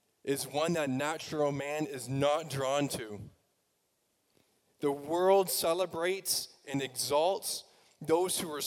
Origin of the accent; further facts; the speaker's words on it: Vineland, New Jersey, United States; I know when I was growing up in Vineland, a Vineland missionary, we had a picture of Jesus.